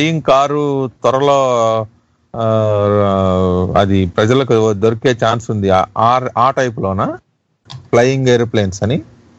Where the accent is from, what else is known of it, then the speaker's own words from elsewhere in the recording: Kanigiri, Andhra Pradesh, India; కనిగిరండి.